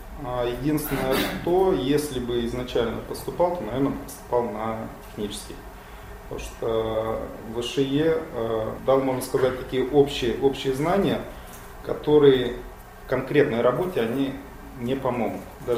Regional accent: Russia; now in Czech Republic; что чехи привыкли к иностранцам, и, соответственно, никакого такого предвзятого отношения к тому, что мы были из России, не было.

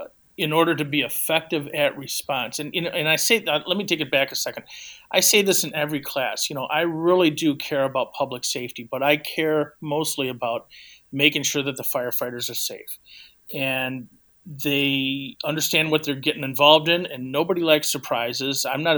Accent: Indiana, United States; I'm from Northwest Indiana. Just outside of the city of Chicago limits, probably 20 minutes away and just south of Lake Michigan.

